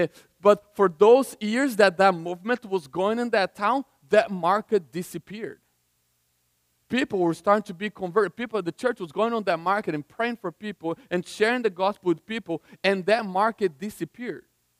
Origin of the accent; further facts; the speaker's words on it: Goiânia, Goiás, Brazil; Back in the 80s, I grew up in Goiânia, in Brazil, Goiânia, and that town